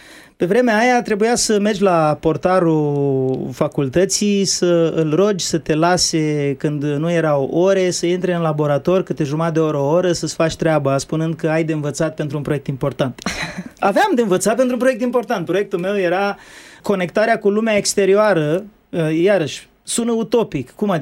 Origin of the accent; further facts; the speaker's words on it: Rădăuți, Suceava County, Romania; eu sunt de rog din Suceava, din orașul Rădăuț, și m-a dat la facultate la Iași